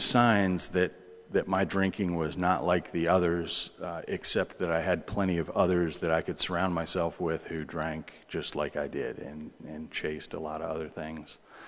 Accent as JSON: {"language": "English", "town": "Bristol", "region": "Tennessee", "country": "United States", "tie": "born or raised there", "said": "where I grew up was in Bristol, just the northeast corner of the state. Small town."}